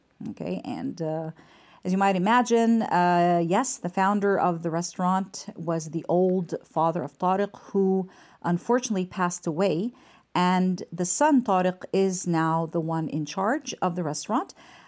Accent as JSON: {"language": "English", "country": "Egypt", "moved": "yes", "lives_now": "Montreal, Canada", "said": "This is my second vacation since I came to Montreal in 2017. Egypt is my home country, and that's why I do visit every once in a while."}